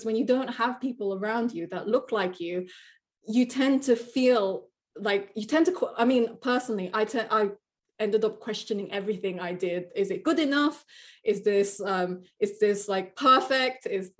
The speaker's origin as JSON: {"language": "English", "country": "Philippines", "said": "I'm a woman. I'm Filipino."}